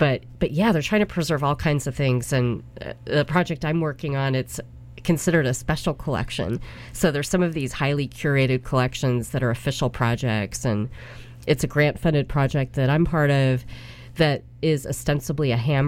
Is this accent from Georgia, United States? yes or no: no; Sunnyvale, California, United States; now in San Francisco, United States; I know, my homeland. I live in San Francisco now, but had a suburban youth in Sunnyvale.